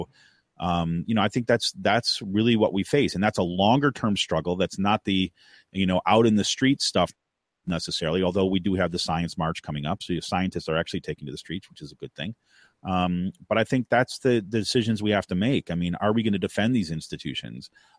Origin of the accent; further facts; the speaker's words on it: New York, United States; Maryland joins a bunch of other states in banning fracking, including my home state of New York.